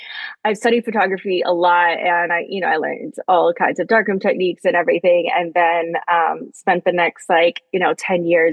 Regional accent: Dallas, Texas, United States; I grew up in Texas, in Dallas, which has a great art scene

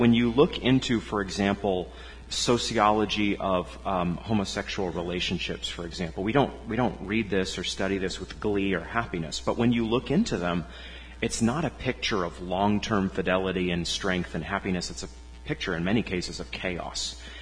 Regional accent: Maine, United States; So I grew up in Maine, as I said. I had one sister. My parents were Christians, and so it was a great, happy home.

